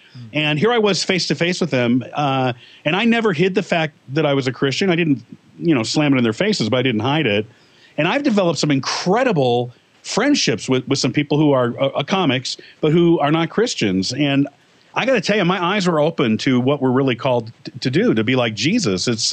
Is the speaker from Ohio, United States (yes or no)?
no; California, United States; now in Aurora, United States; I'm from Southern California. That's where I grew up, in the LA area, Glendale, Burbank, and all that.